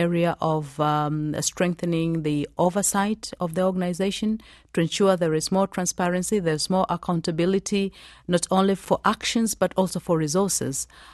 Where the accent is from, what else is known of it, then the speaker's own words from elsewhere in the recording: Tanzania; I come from Tanzania, one of the poor countries of the world, one of the countries from the developing world.